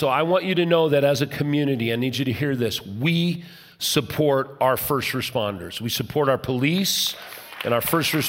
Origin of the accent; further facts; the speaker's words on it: Arvada, Colorado, United States; I grew up in Arvada. Pastor Barry and I grew up one block from where the shooting occurred